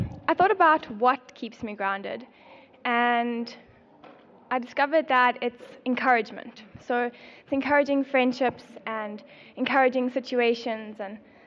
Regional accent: North West, South Africa; I'm from the Northwest.

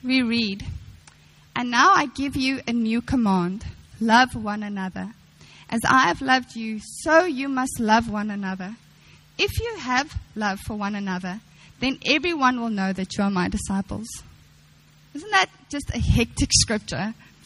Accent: South Africa; being a South African, I can speak on this, not necessarily a Cape Townian

